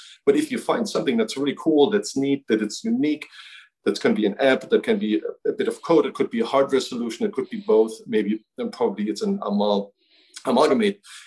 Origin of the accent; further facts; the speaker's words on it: Germany; I grew up in Germany, right?